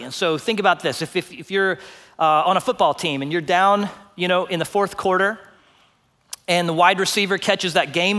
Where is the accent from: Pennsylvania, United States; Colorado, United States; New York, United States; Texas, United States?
Texas, United States; Houston; Because I grew up in Houston. There are no stars in the sky if you grew up in Houston.